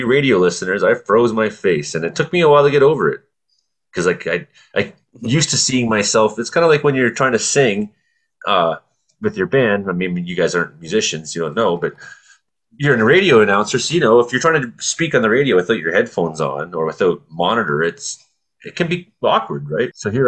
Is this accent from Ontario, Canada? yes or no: yes; Ontario, Canada; now in British Columbia, Canada; Where I grew up in Ontario, it's common, but in BC, you hardly ever see cheese curds.